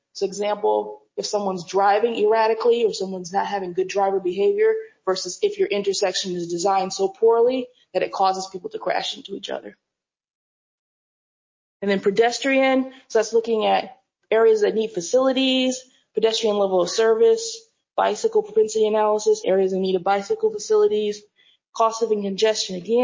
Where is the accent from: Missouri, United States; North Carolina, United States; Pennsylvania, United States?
North Carolina, United States; I'm from North Carolina. They have a lot of two-lane roadways, which is really annoying.